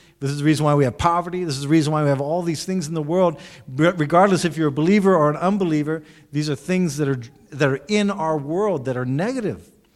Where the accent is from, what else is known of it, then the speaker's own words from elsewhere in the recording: United States; I'm an American from the U.S.